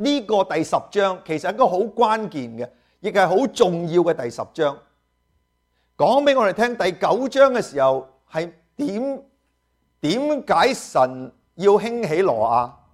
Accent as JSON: {"language": "Chinese", "region": "Guangdong", "country": "China", "said": "你忽然之间就不会好像我们广东人这样"}